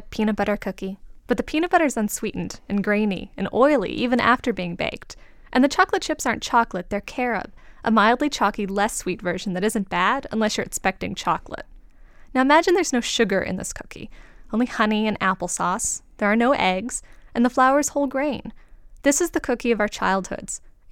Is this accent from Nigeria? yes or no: no; Hawaii, United States; born there; I was born in Hawaii in the early 1980s to two hippie parents. My mother would haul bags of brown rice up the mountain to our teepee